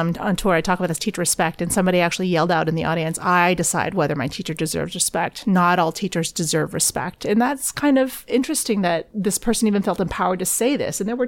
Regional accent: United States; because I'm American, because I spend time in American classrooms

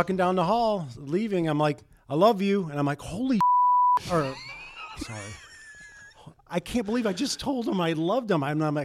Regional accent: St. Joseph, United States; fat kid growing up in St. Joe, watching the station, watching the Cubs

